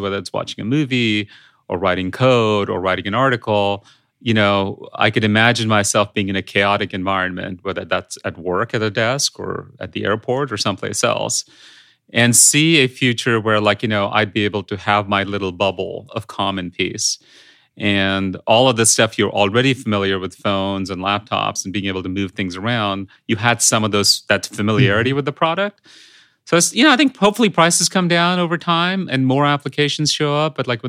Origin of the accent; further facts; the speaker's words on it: India; English is a second language; I grew up in India as a child of American pop culture. In fact, that's how I learned English.